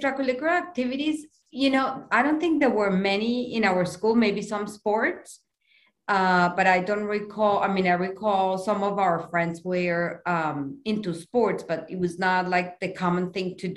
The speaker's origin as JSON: {"language": "English", "region": "Bogotá", "country": "Colombia", "tie": "born or raised there", "said": "I grew up in a very loving family. We were six children."}